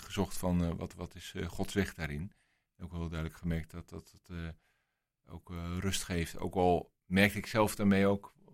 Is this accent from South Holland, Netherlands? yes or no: yes; Delfgauw, South Holland, Netherlands; born there; Dat is wel grappig mijn levensweg. Ik ben geboren in Delfgouw.